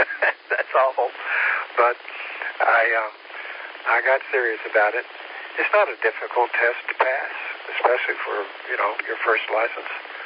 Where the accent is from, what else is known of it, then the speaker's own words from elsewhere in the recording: Tennessee, United States; I grew up in Tennessee, and there was never any issue.